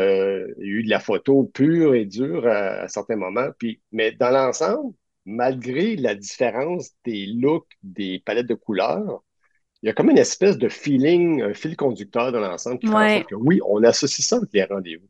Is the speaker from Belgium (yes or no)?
no; Ontario, Canada; Et moi j'ai grandi en Ontario, dans un milieu essentiellement anglophone